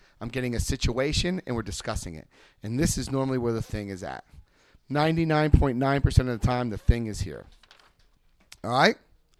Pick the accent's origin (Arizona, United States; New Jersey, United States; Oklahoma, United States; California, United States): New Jersey, United States; Paterson; Where when I was a kid growing up in Paterson, New Jersey